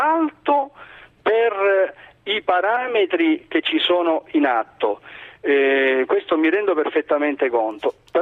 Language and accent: Italian; Messina, Sicily, Italy; now in Palermo, Italy; io sono di Messina e abito a Palermo